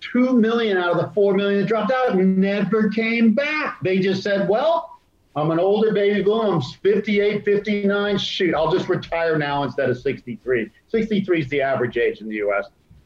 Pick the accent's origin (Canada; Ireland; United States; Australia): Australia; And as an Australian investor, when the dollar also booms, it is a safe haven